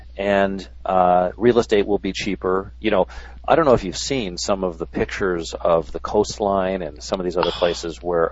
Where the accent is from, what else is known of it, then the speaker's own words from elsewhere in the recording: New York, United States; born there; I have gone back to New York a couple of times because I was born in New York